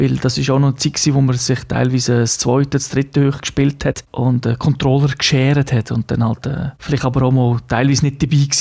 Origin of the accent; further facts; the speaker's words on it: Japan; Ich denke, als Japaner sowieso hat man eine spezielle Beziehung zu Atomwaffen, weil man es halt tragisch erlebt hat, was da alles kann passieren.